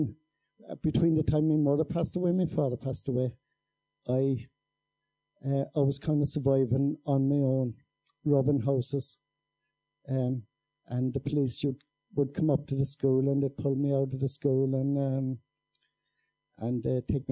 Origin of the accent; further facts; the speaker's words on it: Kinsale, County Cork, Ireland; But I was born in Kinsale, and I was born to a pretty poor family.